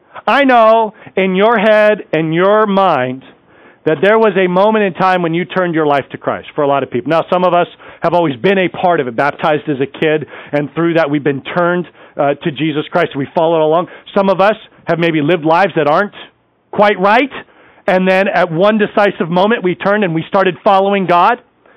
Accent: Vacaville, California, United States; But I grew up in Vacaville, California. That's my hometown.

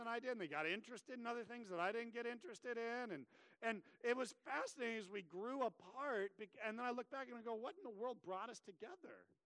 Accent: Vacaville, California, United States; I grew up in the church. And there's been many a times I've gone back to my hometown, Bethany Lutheran Church in Vacaville

